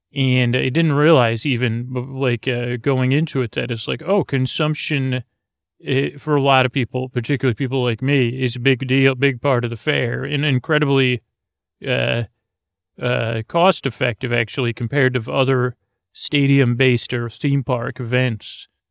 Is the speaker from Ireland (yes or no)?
no; Syracuse, New York, United States; the fair really is, like, a big deal to a child growing up in Syracuse, New York, at least to me.